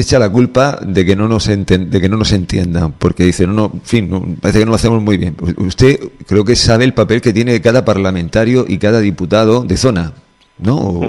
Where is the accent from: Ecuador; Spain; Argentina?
Spain; Andalusia; Lo que no se va a oír aquí en Andalucía, porque Andalucía, aun siendo andaluces